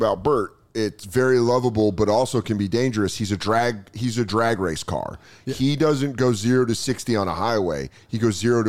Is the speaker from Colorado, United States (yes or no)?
yes; Colorado, United States; I was kind of into the Avs in 96 and 01, growing up in Colorado, but didn't stick with it.